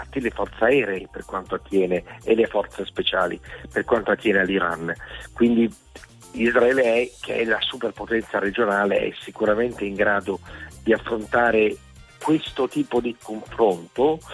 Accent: Genoa, Liguria, Italy; io poi sono di Genova, potete immaginare cosa vuol dire l'aspetto economico

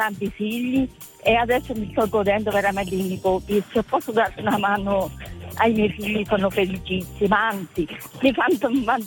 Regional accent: Pescolanciano, Molise, Italy; Sono della provincia di Ternia, di Pescolanciano, un piccolo paesino, nel Bolise.

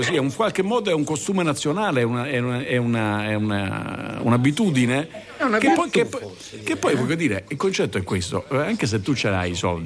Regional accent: Palermo, Sicily, Italy; io sono cresciuto a Palermo, dove adesso non c'è quasi nessuno che non abbia l'aria condizionata.

